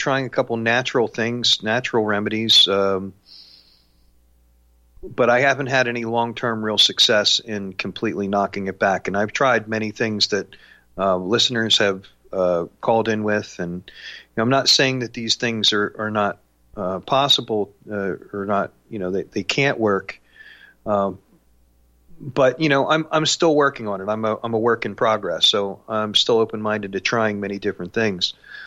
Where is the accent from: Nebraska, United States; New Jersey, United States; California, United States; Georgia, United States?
New Jersey, United States; at the Rockefeller Institute in Princeton, New Jersey, my home state.